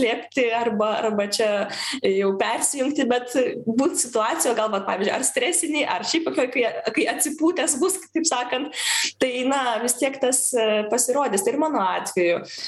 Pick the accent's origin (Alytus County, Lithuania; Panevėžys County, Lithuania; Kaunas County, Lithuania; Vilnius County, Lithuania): Vilnius County, Lithuania; Vilnius; aš ir nenoriu slėpti, kad aš iš Vilniaus ir nenoriu maskuoti. Aš tai didžiuojuosi